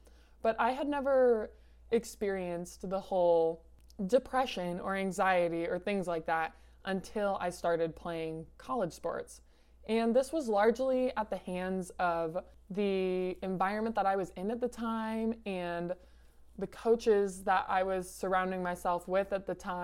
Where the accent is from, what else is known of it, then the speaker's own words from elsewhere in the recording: Iowa, United States; I'm born and raised in Iowa. I always lived in a small town up here and it was amazing.